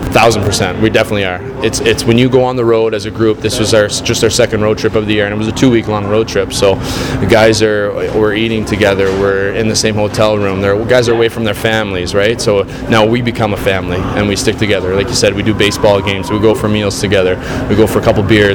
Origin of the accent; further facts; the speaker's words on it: New Brunswick, Canada; and I'm from Atlantic Canada, I'm from New Brunswick